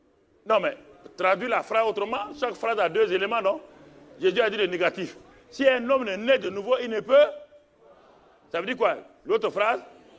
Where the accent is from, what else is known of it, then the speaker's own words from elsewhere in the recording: Burkina Faso; born there; Je suis né au Burkina, j'ai vu mon père burkinabé, je l'ai vu.